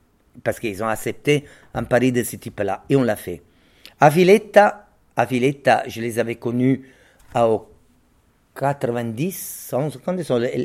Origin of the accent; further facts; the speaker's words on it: Naples, Campania, Italy; moved away; also born or lived in Turin; Perché vi ho detto all'inizio che io sono andato a Torino. Da napoletano.